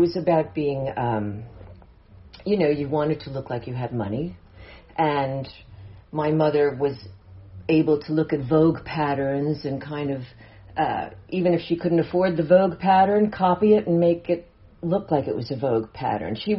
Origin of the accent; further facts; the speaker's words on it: Bronx, New York, United States; born there; So I was born in the Bronx.